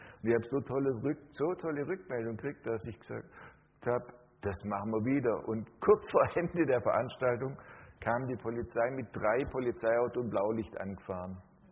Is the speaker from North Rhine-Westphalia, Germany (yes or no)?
no; Ailingen, Baden-Württemberg, Germany; Ich komme aus Eilingen bei Friedrichshafen